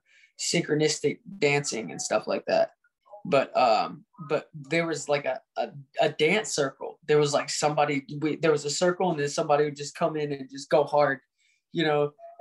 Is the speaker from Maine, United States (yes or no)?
no; Indiana, United States; I come from Indiana, to where people are just, I don't know.